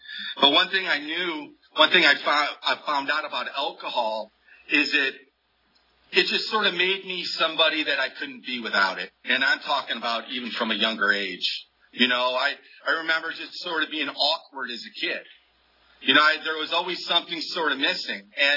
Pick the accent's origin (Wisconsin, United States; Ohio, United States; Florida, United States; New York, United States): Ohio, United States; Toledo; moved away as an adult; Yeah, I'm from Toledo, Ohio. I've actually been in this area longer than I was in Toledo. I moved here when I was 19.